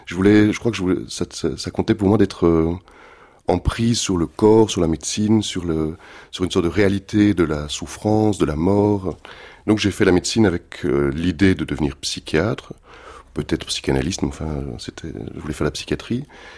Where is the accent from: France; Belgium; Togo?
Belgium; Donc, je suis belge